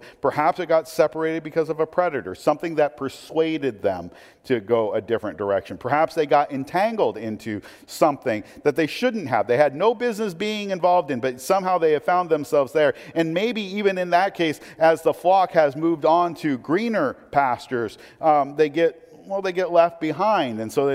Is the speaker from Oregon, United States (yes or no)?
yes; Portland, Oregon, United States; I mean, I grew up in Portland. You don't have sheep in Portland, okay?